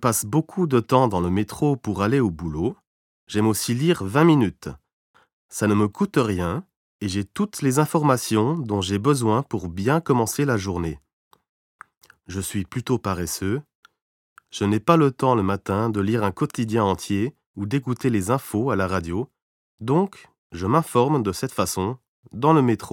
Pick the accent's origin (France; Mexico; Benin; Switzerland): France; Paris, Île-de-France; En tant que Parisien, il faut lire Le Parisien.